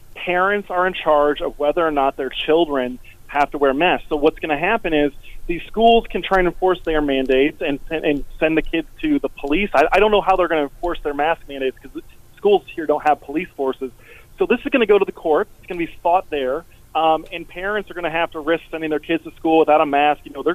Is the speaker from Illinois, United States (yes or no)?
yes; Illinois, United States; And, you know, I'm from Illinois. I know Chicago.